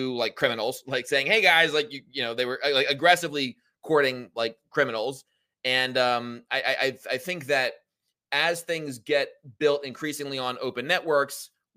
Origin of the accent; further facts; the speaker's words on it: United States; Well, I do think at least in America, where I'm an American, you know, we have freedom of speech.